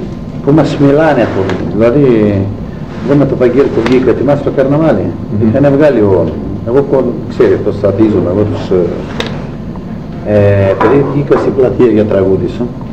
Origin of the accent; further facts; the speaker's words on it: Greece; born there; γεννήθηκα εδώ, στην Ελλάδα, πατρίδα μου εδώ.